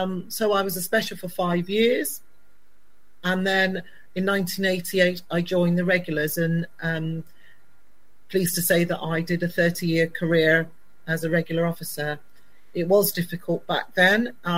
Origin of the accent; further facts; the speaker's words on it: Bristol, South West England, United Kingdom; I grew up in Bristol. I'm the youngest of six children.